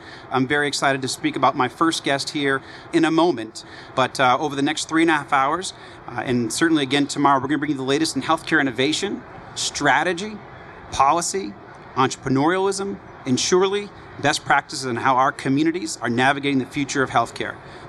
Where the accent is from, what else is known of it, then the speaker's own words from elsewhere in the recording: Georgia, United States; Don't want to forget my home state of Georgia.